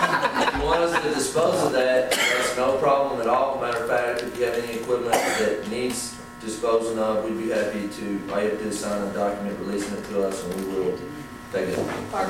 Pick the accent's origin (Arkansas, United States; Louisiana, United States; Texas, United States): Texas, United States; I was born and raised in East Texas, and I'm in charge of all three branches.